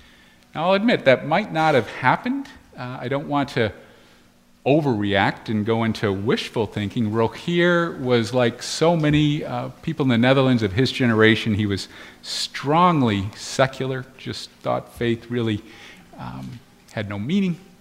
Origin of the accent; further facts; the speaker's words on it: United States; I think I felt just a little bit defensive about being an American.